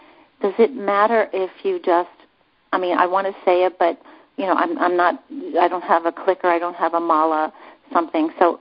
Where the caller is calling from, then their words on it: Pennsylvania, United States; I'm calling from Pennsylvania.